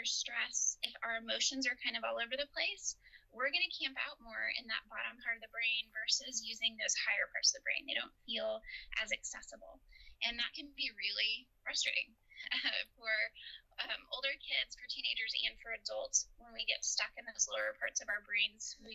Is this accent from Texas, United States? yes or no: yes; San Angelo, Texas, United States; I'm from San Angelo. I love the water. I love sunshine. Good coffee.